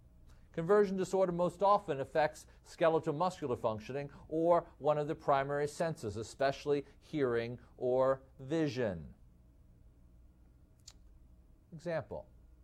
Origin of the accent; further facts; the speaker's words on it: Midwest, United States; accent: Midwestern; or labelle indifference in my Midwestern accent.